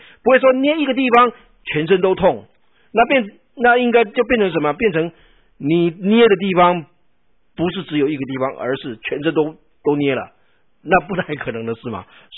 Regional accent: China; 我们中国人讲阴阳就是二元论啊

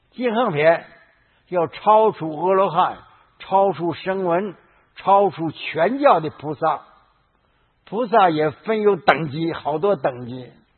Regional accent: China; 我们中国人以前讲家字啊，写这个家字

